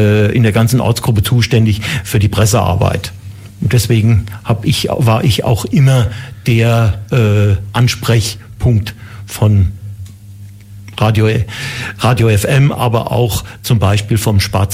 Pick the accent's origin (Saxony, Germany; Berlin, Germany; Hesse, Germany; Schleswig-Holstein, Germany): Hesse, Germany; Frankfurt; also born or lived in Munich; now in Neu-Ulm, Germany; Wie man sicherlich am Dialekt hört, bin ich kein gebürtiger Ulmer, sondern komme ursprünglich aus Frankfurt, habe dann sehr lange bei München gelebt und bin jetzt seit über 20 Jahren Neu-Ulmer geworden